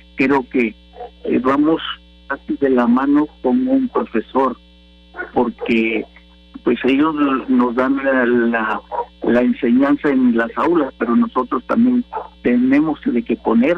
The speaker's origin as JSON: {"language": "Spanish", "country": "Mexico", "said": "realmente lo que vaya a externar, lo externe con toda la educación que nos corresponde, sobre todo como mexicanos."}